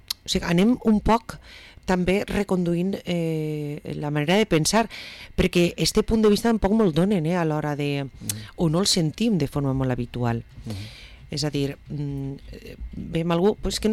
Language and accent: Catalan; Vila-real, Valencian Community, Spain; som tots junts i som de Vila-real